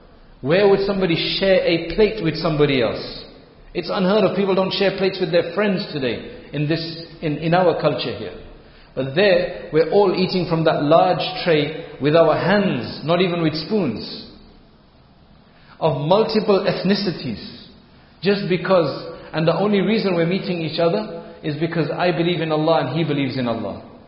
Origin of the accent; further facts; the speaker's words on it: United Kingdom; so we are British of Indian heritage